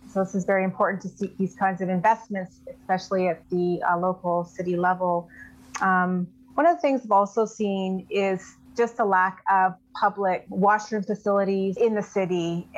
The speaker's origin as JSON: {"language": "English", "town": "Vancouver", "region": "British Columbia", "country": "Canada", "tie": "born there", "said": "I was born in Vancouver."}